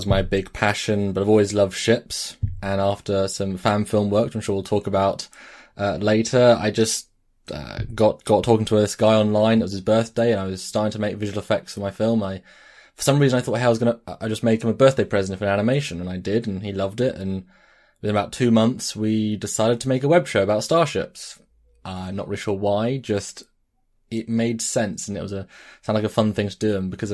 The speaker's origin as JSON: {"language": "English", "town": "Bedford", "region": "East of England", "country": "United Kingdom", "said": "Oh, England, the originator of all the Americas, or North America. Yeah, England, Bedford region, if you want to be more specific, near Milton Keynes and 40 minutes north of London."}